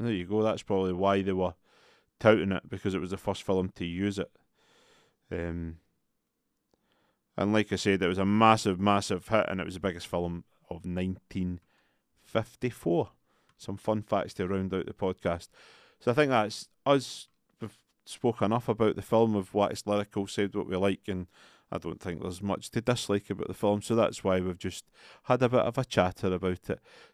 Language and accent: English; Scotland, United Kingdom; We are obviously Scottish people, so we know where to find things in the UK